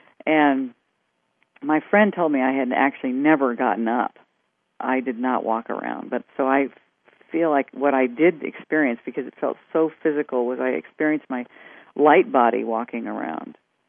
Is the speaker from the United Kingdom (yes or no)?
no; Virginia, United States; I was raised in Virginia in the Bible Belt